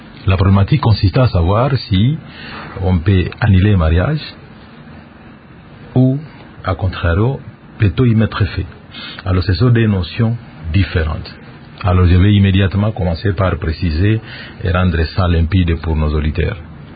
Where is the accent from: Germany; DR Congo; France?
DR Congo; Équateur; En Afrique, et en particulier chez nous au Congo, vous devez verser la dot.